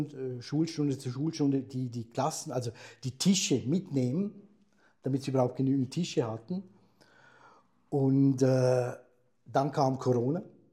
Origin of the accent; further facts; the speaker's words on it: Berlin, Germany; Berlin hat sich in 20 Jahren wirklich so verändert, dass du eigentlich Berlin auch als Berliner nicht mehr kennst.